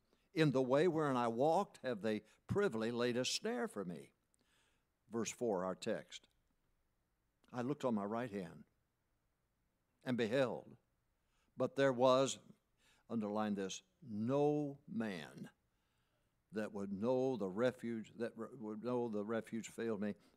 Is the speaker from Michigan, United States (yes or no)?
yes; Michigan, United States; also born or lived in Arkansas; I was born in Arkansas, raised in Michigan, and she, in our house, she was a Michigan Wolverine. I went to Michigan State University